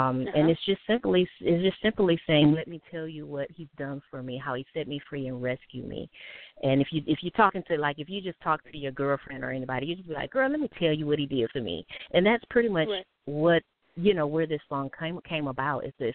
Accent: Detroit, Michigan, United States; now in Birmingham, United States; I go by the name of … since high school, and I'm originally from Detroit, but I live in Birmingham, Alabama

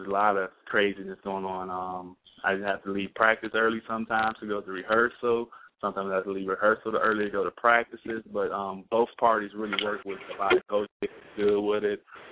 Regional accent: Cleveland, Ohio, United States; Cleveland

